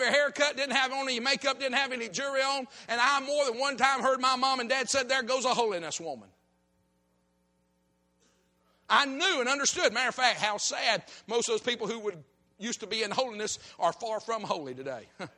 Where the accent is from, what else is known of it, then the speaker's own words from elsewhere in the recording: Alabama, United States; When I was a boy growing up in South Alabama